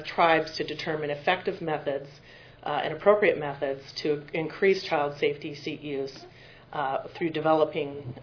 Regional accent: Washington, United States; first language Lummi; English is a second language; I greeted you in my native language, Klamichasan, or the language of the Lummi Nation. I said good morning, and greetings to relatives and honored friends. … from the Tam Wixin area of the Lummi Nation.

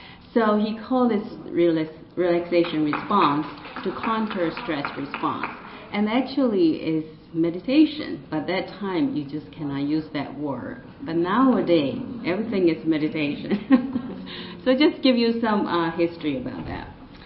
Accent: Taiwan; because I'm from Taiwan and I had some issue about I have Bell's palsy

